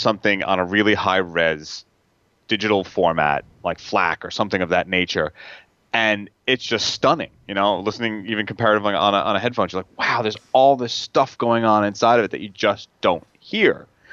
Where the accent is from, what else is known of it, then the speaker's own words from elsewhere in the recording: New York, United States; Hey, look, coming from the Hamptons, I grew up in the Hamptons.